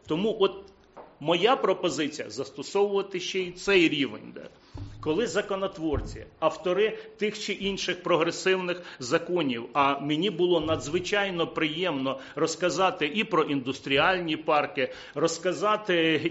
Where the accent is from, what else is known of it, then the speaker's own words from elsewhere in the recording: Kamianets-Podilskyi, Khmelnytskyi Oblast, Ukraine; Моє рідне місто Кам'янець-Подільський